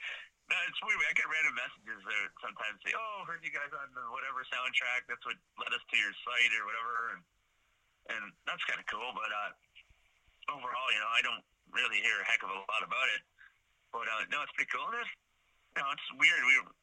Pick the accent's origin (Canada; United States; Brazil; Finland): Canada; St. Catharines, Ontario; our friend Mary from we're from St. Catharines, but she's from Niagara Falls, just down the street from us.